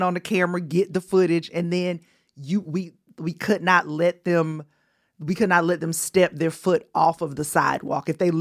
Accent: Columbus, Georgia, United States; No, I'm from Columbus, Georgia.

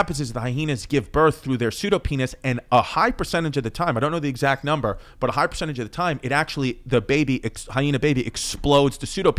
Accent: Queens, New York, United States; I grew up in Ridgewood, Queens, and there's a lot of this, it's one of the biggest designated historical areas in the whole country.

